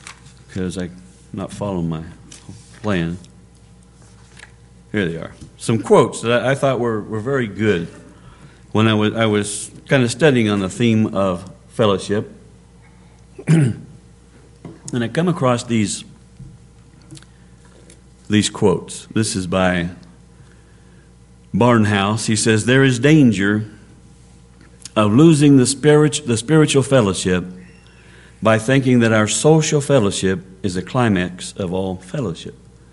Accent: United States; First of all, I'm an American. I speak English.

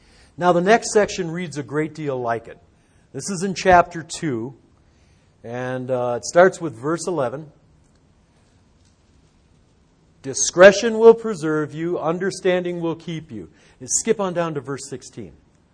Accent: Detroit, Michigan, United States; You know, Charlie's from Texas and I'm from Detroit.

